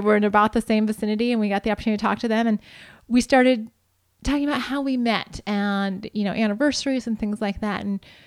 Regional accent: Montana, United States; We're from Montana, and yes, sparsely populated, in quotation marks, is very true about this area

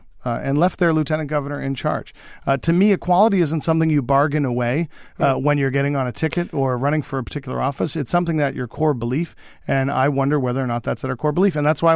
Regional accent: Massachusetts, United States; Look, I'm an Irish Catholic from central Massachusetts.

